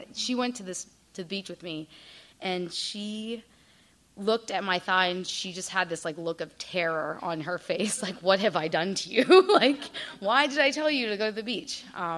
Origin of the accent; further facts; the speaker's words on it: India; And it's important that you know that I'm Indian, because India is like on somewhere near the equatorial, whatever.